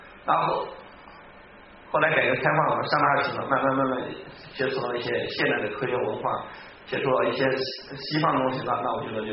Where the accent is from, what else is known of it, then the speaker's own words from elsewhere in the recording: Wuxi, Jiangsu, China; accent: southern; now in Beijing, China; 我老家是也江苏无锡的，因为我后来在北京上学，后来也在北京成家，所以可能南方人呢也听我讲话，以为我是北方人。但是如果北方听我讲话的话，应该还是可以听出我南方人的口音来